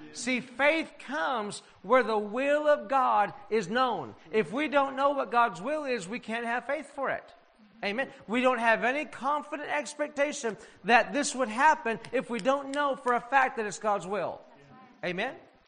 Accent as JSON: {"language": "English", "country": "United States", "said": "Not because I'm American, but I had this tape player."}